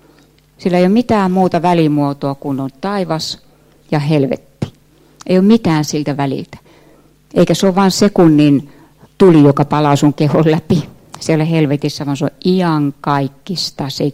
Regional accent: Brisbane, Queensland, Australia; moved away; kun mä lähdin Brisbanesta, joka on mun kotikaupunki, semmoinen subtrooppinen alue

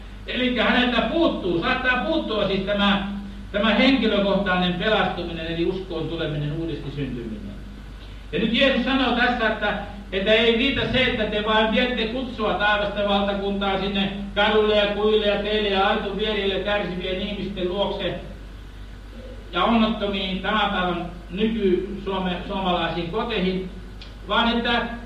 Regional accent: Western Finland, Finland; Meillä Länsi-Suomessa vanhat uskovaiset puhuvat sellaisista ihmisistä, jotka eivät ole kirkon kipeitä ja papin vaivaisia.

